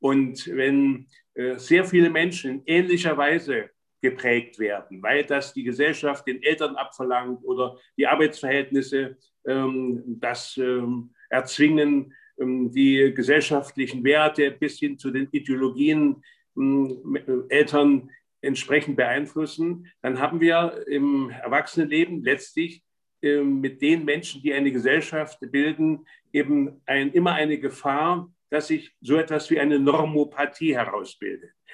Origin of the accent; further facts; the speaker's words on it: East Germany, Germany; Ich stamme ja also praktisch aus dem Osten. Ich bin in der DDR aufgewachsen.